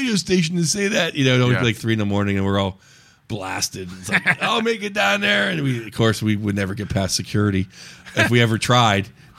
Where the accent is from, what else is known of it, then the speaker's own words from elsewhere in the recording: Pittsburgh, Pennsylvania, United States; That's why I moved to San Francisco to do comedy because I grew up in Pittsburgh.